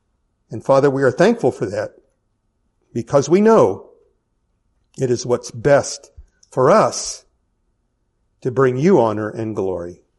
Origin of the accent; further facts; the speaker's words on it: Kansas City, Missouri, United States; there was a deep, deep affection and affirmation for the Kansas City Royals because I'm from Kansas City.